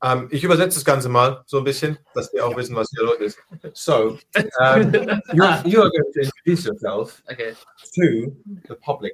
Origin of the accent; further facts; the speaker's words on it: Weil am Rhein, Baden-Württemberg, Germany; ich bin aufgewachsen ganz in der Nähe von Basel. Und zwar in Weil am Rhein.